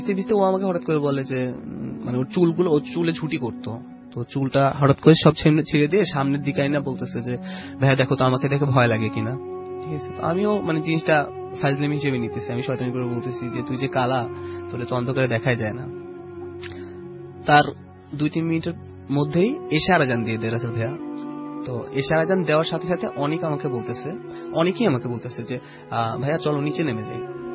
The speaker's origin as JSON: {"language": "Bangla", "town": "Dhaka", "region": "Dhaka Division", "country": "Bangladesh", "said": "আমি ঢাকা পল্টন থেকে এসেছি।"}